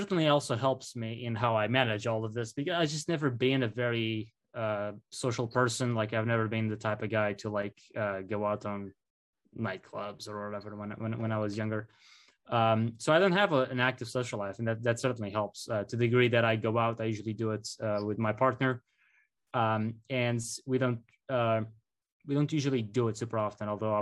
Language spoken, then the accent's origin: English; Portugal; English is a second language; moved away as an adult; now in Slovenia; So I was born in Portugal, and I lived there for most of my life.